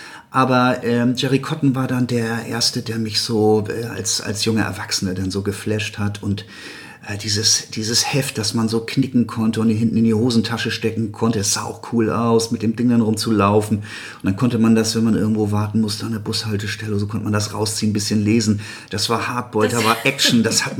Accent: Lübeck, Schleswig-Holstein, Germany; born there; Lübeck ist ja meine Geburtsstadt, wie du schon so richtig gesagt hast.

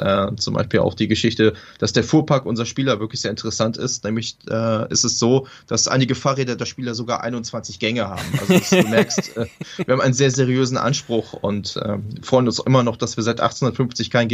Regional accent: Gütersloh, North Rhine-Westphalia, Germany; Genau, also ursprünglich komme ich aus Ostwestfalen.

